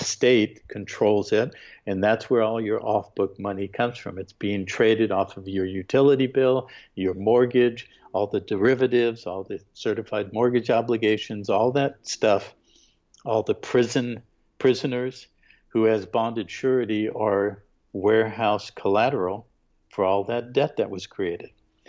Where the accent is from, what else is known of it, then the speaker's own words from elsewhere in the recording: California, United States; I'm an American national. I am a Californian